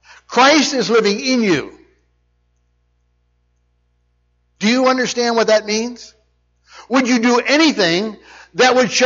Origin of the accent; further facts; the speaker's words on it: Shickshinny, Pennsylvania, United States; I did all the things that not all teenagers do, but at least I did growing up in Shikshinny.